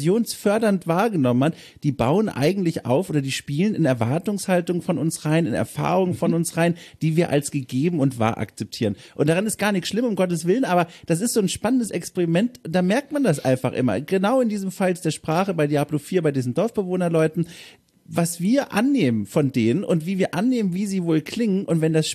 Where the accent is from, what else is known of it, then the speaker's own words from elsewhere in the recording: Bavaria, Germany; accent: Franconian; Ich komme ja aus dem Fränkischen und ich habe es weitestgehend, bilde ich mir immer ein, geschafft, diesen Dialekt von mir fernzuhalten.